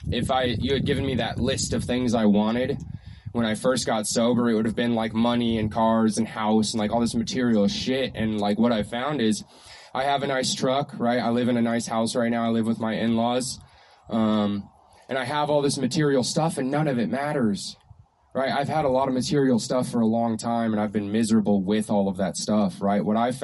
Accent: Flagstaff, Arizona, United States; I was born and raised in Flagstaff. I've lived in Flagstaff my entire life.

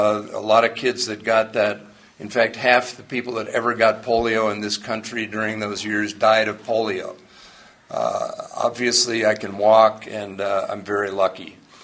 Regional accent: Huntington, New York, United States; born there; I came from a good family. I was born in Huntington, New York, out on Long Island. I was the first of three children my parents were going to have.

